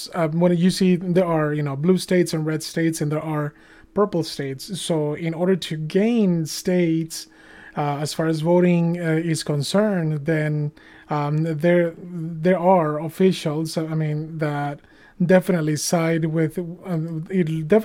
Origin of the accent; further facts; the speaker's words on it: Mexico; and us as Latinos, you know, you're from Venezuela and I'm from Mexico, so.